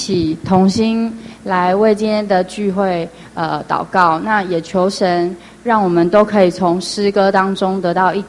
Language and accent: Chinese; Tainan, Taiwan; moved away as an adult; now in Northern Taiwan; 然后其实我是台南人，那3年前因为结婚的关系，所以我到北部来这样子。